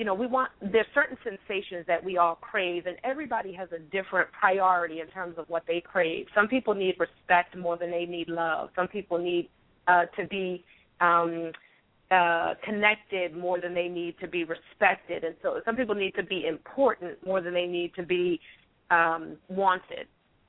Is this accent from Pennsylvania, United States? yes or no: yes; Philadelphia, Pennsylvania, United States; Yeah, when I was in the sixth grade, I went to a school in Jenkintown, Pennsylvania. My hometown is Philadelphia.